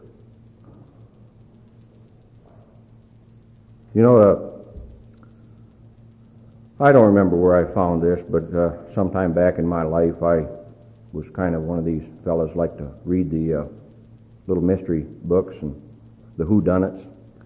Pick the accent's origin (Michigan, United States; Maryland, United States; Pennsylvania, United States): Michigan, United States; born there; I'll always be my father's son. I was born in Kent County, Michigan. That'll always be true.